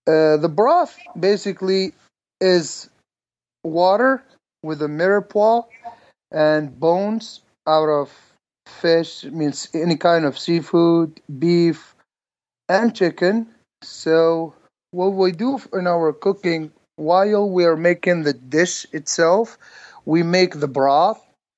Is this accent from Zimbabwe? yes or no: no; Algeria; now in San Francisco, United States; I'm from Algeria, North Africa. I moved to the state about 10 years ago. I worked at several restaurants here in I live in San Francisco now.